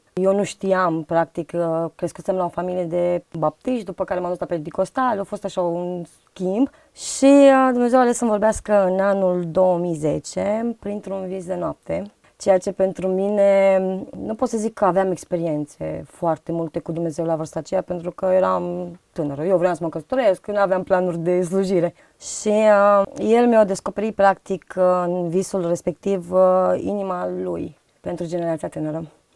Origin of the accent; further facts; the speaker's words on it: Constanța, Constanța County, Romania; În Constanța. Eu sunt din Constanța și a început acum 13 ani.